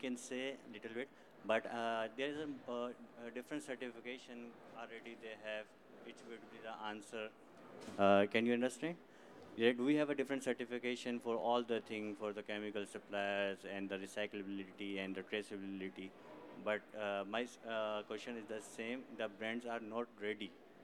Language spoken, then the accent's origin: English; Pakistan; English is a second language; I am from Pakistan.